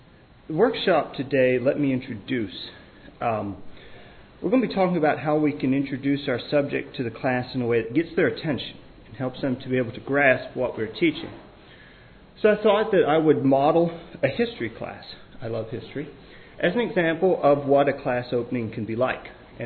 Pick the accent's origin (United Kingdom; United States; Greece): Greece; English is a second language; I'm from Greece. Sorry, but my English is not the best. I grew up with my parents in the mountains of Greece. Very rocky there.